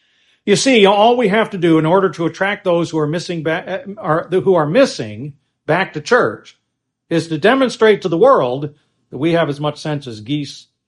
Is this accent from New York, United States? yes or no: no; Pennsylvania, United States; Where I was born and raised in Northeast Pennsylvania, they would come out of Canada, and they would go by, and at times they would think clouds were going across.